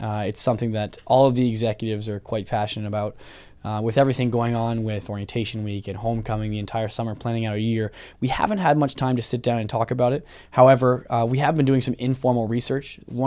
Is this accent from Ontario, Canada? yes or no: yes; Hamilton, Ontario, Canada; I grew up in Hamilton growing up on those turf fields playing football and stuff like that.